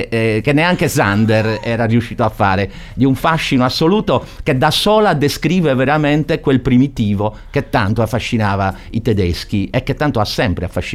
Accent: Cagliari, Sardinia, Italy; È, lo dico da cagliaritano, uno squarcio su Cagliari

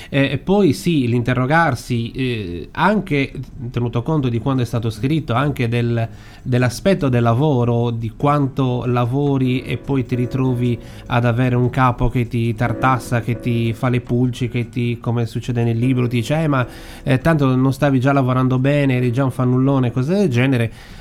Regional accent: Cagliari, Sardinia, Italy; da buon cagliaritano che conosce molto bene le blatte che popolano le nostre strade

